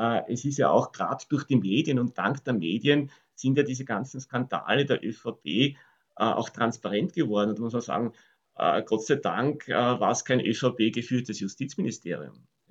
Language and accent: German; Austria; also da haben wir als Österreicher enorme Summen aufgewendet